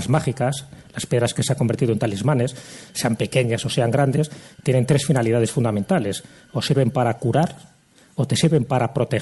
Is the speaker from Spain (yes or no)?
yes; Castile and León, Spain; Uno en mi tierra, que sería la Cruz de Hierro de Fuencebadón.